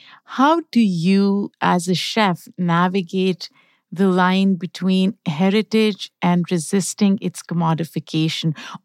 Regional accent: Pakistan; English is a second language; moved away; There are moments when I'm craving something that I grew up eating in Pakistan

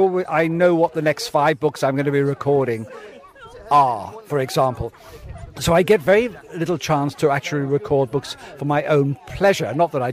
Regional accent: North East England, United Kingdom; accent: Geordie; I come from the Northeast. My granddad was a miner. And so when I was growing up in the 1950s in the Northeast, people were, and I'd say, I want to be an actor. They'd say, don't be ridiculous, you can't be an actor with a Geordie accent.

